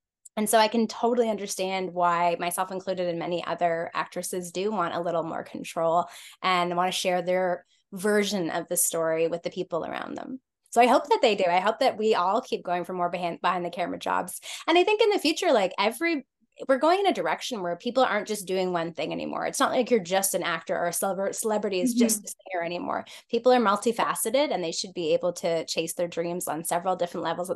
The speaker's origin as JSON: {"language": "English", "country": "Canada", "said": "We're so Canadian. We're just waiting for each other."}